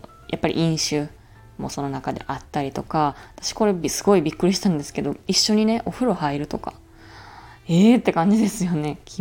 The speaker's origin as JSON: {"language": "Japanese", "region": "Osaka", "country": "Japan", "tie": "born or raised there", "said": "私はずっと大阪で生まれ育ちながら"}